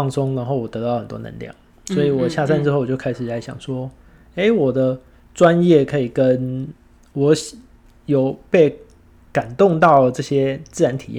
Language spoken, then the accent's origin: Chinese; Kaohsiung, Taiwan; 我是高雄人嘛，我就回到高雄